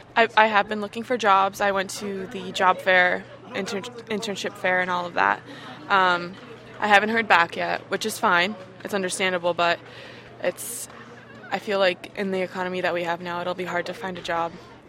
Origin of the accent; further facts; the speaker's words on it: Keene, New Hampshire, United States; I am from Keene, New Hampshire.